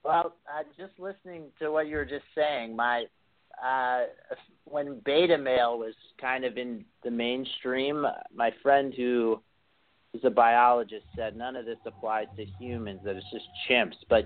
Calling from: Los Angeles, California, United States

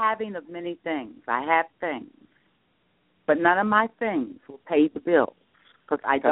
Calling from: New Jersey, United States; I'm in New Jersey.

